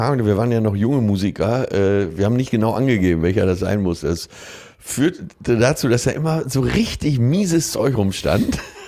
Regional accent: North Rhine-Westphalia, Germany; Wir kommen ja weiter aus dem Ruhrgebiet.

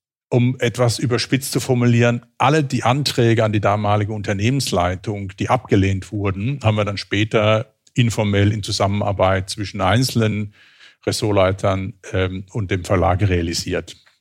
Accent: Southern Germany, Germany; als Süddeutscher in Süddeutschland aufgewachsen, hat man schon eine emotionale Nähe auch zur Schweiz. Ich habe viel Zeit in meiner Jugend auch in der Schweiz verbracht.

